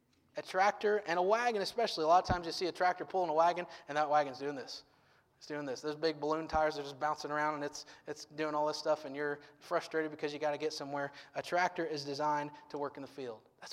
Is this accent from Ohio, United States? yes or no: yes; Farmersville, Ohio, United States; Like I mentioned earlier, I grew up in Farmersville, Ohio.